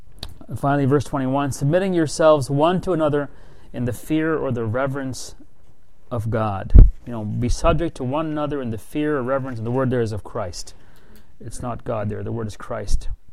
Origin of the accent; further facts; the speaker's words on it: Nova Scotia, Canada; I remember when I was growing up in Nova Scotia, there used to be an ad on TV.